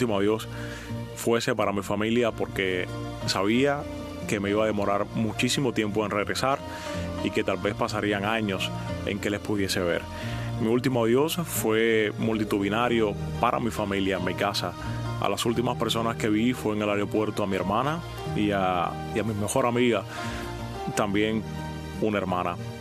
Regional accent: Cuba; moved away; Recuerdo cuando salí de Cuba que mi último adiós evidentemente fue para mi familia.

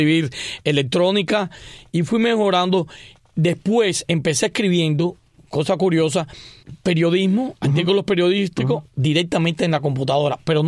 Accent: Havana, Cuba; now in United States; Yo nací en La Habana y no soy de los que dicen otro más de La Habana. Ajá. Sí, nací en La Habana, viví en el barrio de Santo Suárez hasta el año 1980.

